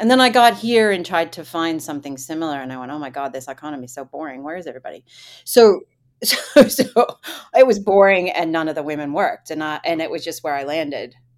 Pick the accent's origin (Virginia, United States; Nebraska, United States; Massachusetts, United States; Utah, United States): Massachusetts, United States; Boston; But I grew up in Boston.